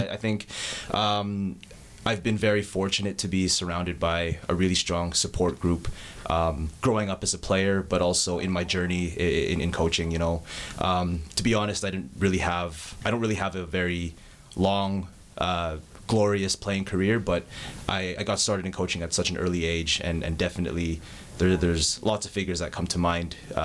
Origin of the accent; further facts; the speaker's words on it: Calgary, Alberta, Canada; And just growing up in Calgary, Alberta is a beautiful place.